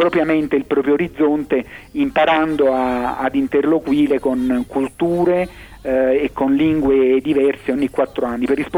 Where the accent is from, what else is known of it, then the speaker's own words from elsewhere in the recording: Naples, Campania, Italy; Io come napoletano, fin da quando mi sono stabilito qui con la mia famiglia